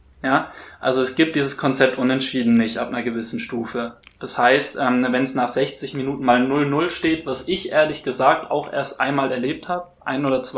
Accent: Hamburg, Germany; born there; ich bin in Hamburg geboren ursprünglich, ich bin ein großer HSV-Fan

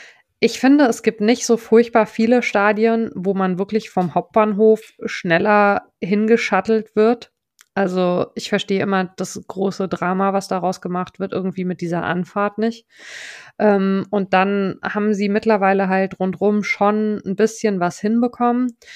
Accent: Hesse, Germany; born there; now in Mainz, Germany; Als gebürtige Person aus dem hessischen Teil des Odenwaldes, wo wiederum Fasching gefeiert wird, musste ich das, als ich Ende der 90er nach Mainz gekommen bin, auch erstmal lernen.

